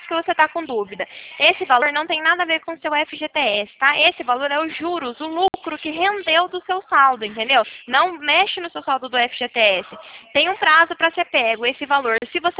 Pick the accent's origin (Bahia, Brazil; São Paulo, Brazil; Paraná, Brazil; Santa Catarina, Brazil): Paraná, Brazil; Cornélio Procópio; Eu sou de Cornélio Procópio, pertinho de Londrina.